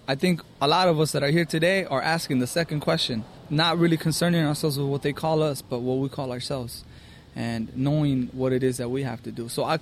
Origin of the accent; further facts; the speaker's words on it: Los Angeles, California, United States; I'm from Los Angeles. What I do is it's what's considered hip-hop. It's underground hip-hop from Los Angeles.